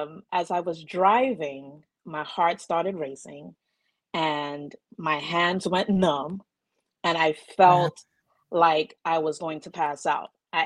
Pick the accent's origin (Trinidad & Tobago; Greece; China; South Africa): Trinidad & Tobago; now in United States; I'm originally from the Twin Island of Trinidad and Tobago. I have been in the United States for some years now.